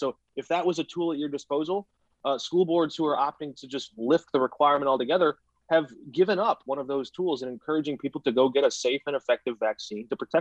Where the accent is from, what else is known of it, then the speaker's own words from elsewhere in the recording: Indiana, United States; I should add, growing up in Northwest Indiana, I always just thought that the big inflatable rat was a part of the fireworks shop display.